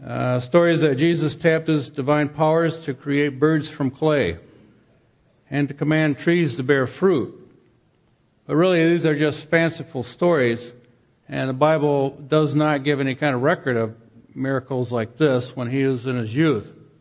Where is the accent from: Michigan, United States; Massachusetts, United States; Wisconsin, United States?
Michigan, United States; Muskegon; I grew up in Muskegon. Can anything good come from Muskegon, armpit of Michigan?